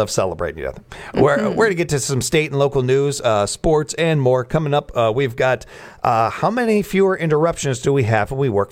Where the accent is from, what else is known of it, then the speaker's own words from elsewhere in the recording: Illinois, United States; I know that as a kid growing up in Illinois, WGN had Bozo the Clown show on.